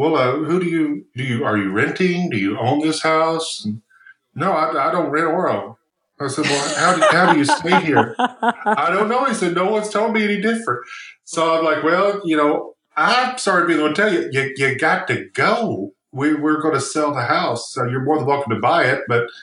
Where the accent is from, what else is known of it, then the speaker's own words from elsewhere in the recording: Kentucky, United States; I had a call from a lady in Radcliffe, Kentucky, which is oddly like a skip and a jump from where I grew up in Kentucky. We shopped all the time at the Kmart in Radcliffe.